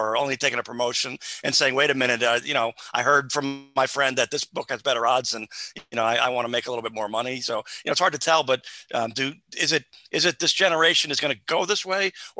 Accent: New Jersey, United States; yeah, I'm from New Jersey also, Ed

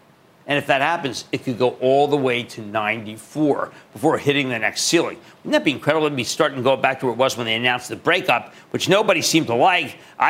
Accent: New Jersey, United States; Let's go to Joe in my home state of New Jersey.

